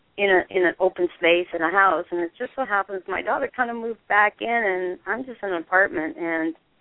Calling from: Arizona, United States; I'm in Arizona.

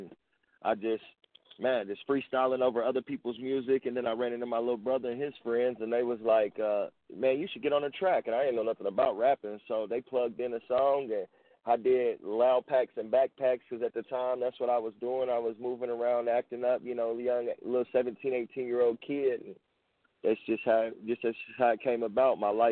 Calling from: Evansville, Indiana, United States; Evansville, Indiana.

